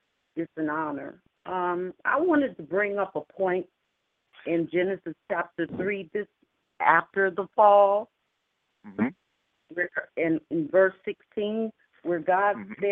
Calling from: Stone Mountain, Georgia, United States; I'm calling from Stone Mountain, Georgia.

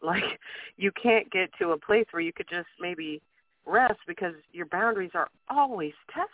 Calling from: Louisiana, United States; I'm from Louisiana.

